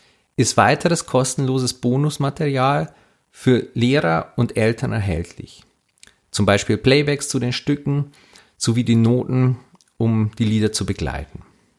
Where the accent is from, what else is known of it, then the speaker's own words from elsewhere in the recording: Regensburg, Bavaria, Germany; ich komme aus Regensburg.